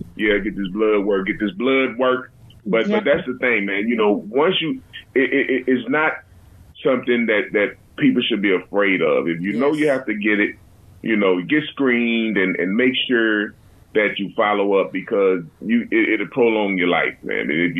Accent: Texas, United States; now in California, United States; Oh, I'm a Texan dog, all the way. I just bought me needed some Whataburger pajamas, so I'm Texas all the way.

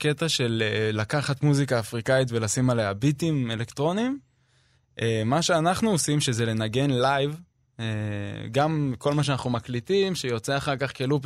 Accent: Jerusalem, Jerusalem District, Israel; אנחנו ירושלמים שמכירים מגיל מאוד צעיר

